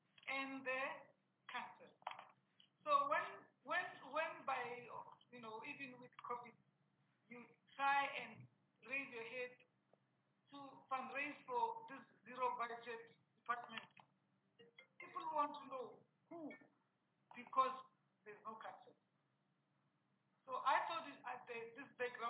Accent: South Africa; because we are South African, people need to be seen to have been selected in a proper, open, transparent way.

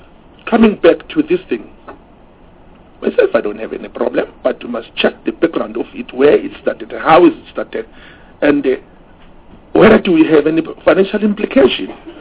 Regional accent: Mpumalanga, South Africa; Like I'm from Mpumalanga.

